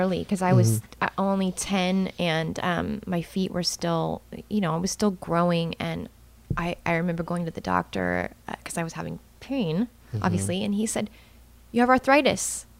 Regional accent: Texas, United States; I'm from Texas. I'm from Central Texas.

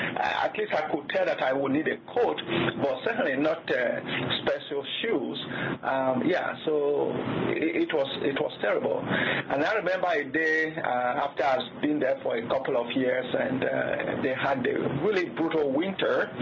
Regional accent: Nigeria; moved away as an adult; now in United States; I grew up in Nigeria till I was about 21. Then I came to the U.S. because I went to Bloomington, Indiana

